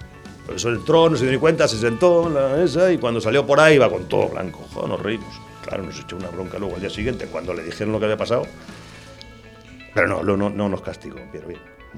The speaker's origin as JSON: {"language": "Spanish", "town": "Madrid", "region": "Community of Madrid", "country": "Spain", "tie": "born there", "said": "En Madrid."}